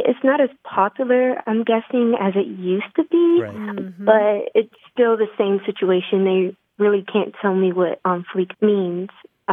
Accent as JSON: {"language": "English", "town": "Dallas", "region": "Texas", "country": "United States", "said": "I'm from Dallas, Texas."}